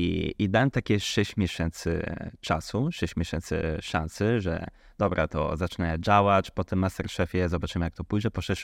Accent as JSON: {"language": "Polish", "country": "Italy", "tie": "born or raised there", "lives_now": "Poland", "said": "ja mam trochę korzeni polskich, bo mama jest Polka, tata jest Włoch, ale całe życie i wychowałem się we Włoszech. Od urodzenia do studia, po studia i zacząłem tam pracować."}